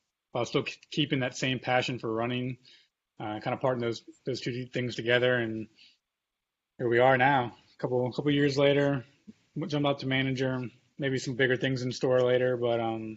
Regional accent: Louisiana, United States; now in Shreveport, United States; So I am originally from South Louisiana, not far from where Josh is located now

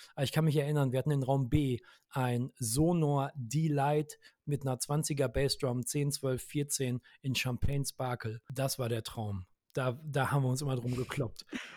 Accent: Witten, North Rhine-Westphalia, Germany; habe eine Musikschule in Witten, wo ich herkomme, wo ich wohne.

